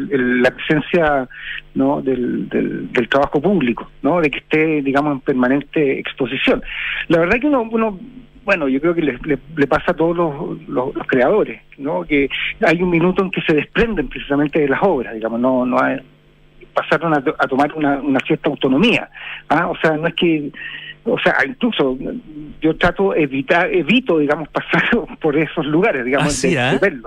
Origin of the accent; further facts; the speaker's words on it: Santiago, Santiago Metropolitan Region, Chile; Sobre todo quienes somos santiaguinos, digamos, y hemos habitado y recorrido y caminado esta ciudad, ¿no?, en forma permanente.